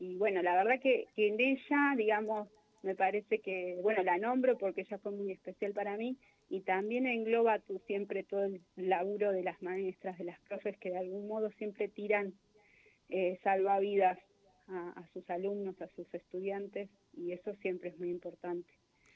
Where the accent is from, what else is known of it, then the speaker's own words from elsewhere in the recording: Zapala, Neuquén, Argentina; now in Neuquén, Argentina; yo soy una piba de Zapala. Nací en 1977. Cursé, bueno, viví ahí hasta el 2019. Me fui a estudiar a La Plata. Luego volví a la provincia en 2006. Y bueno, y resido desde ese momento en Neuquén.